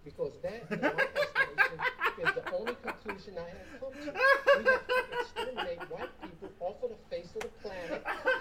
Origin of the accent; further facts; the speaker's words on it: Brooklyn, New York, United States; First of all, I grew up in Brooklyn, and I saw...